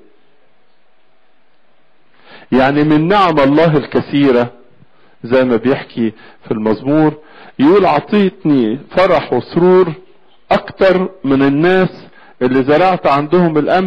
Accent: Egypt; بلادنا مصر

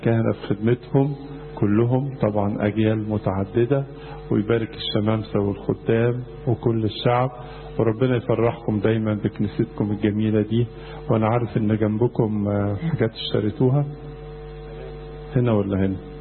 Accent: Egypt; وانا بقى من مصر نيابة أنبا دانيال

